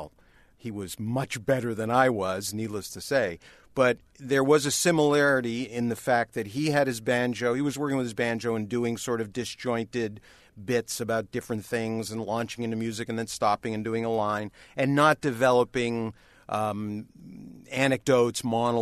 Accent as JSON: {"language": "English", "town": "Toronto", "region": "Ontario", "country": "Canada", "said": "And I said, listen, I'm from Toronto. I actually have an act, and I do this up there."}